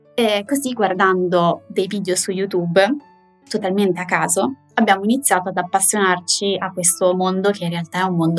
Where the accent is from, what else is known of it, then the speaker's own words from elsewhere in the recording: Lodi, Lombardy, Italy; Io provengo da Lodi, un paesino a 20 km più o meno da Codogno